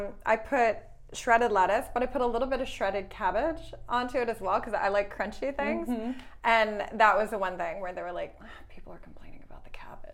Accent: Wisconsin, United States; now in Los Angeles, United States; I grew up in Wisconsin. I am very kind of rooted in the aesthetics of comfort food.

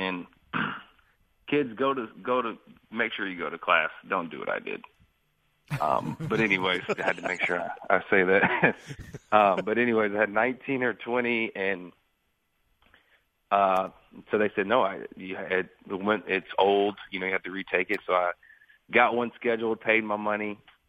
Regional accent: Nashville, Tennessee, United States; I grew up around Nashville playing baseball, basketball, and football, you know, all around everywhere, traveled a lot.

